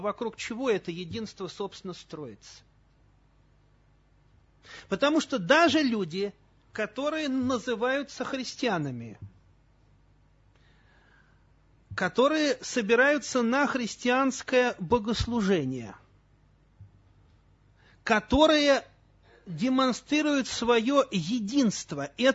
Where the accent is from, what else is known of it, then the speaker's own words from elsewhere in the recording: Moscow, Russia; у меня церковь в Подмосковье, служу я по всей России матушке, а сам я москвич вообще-то.